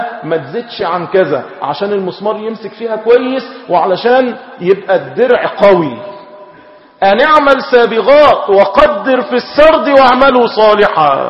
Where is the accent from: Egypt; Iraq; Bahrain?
Egypt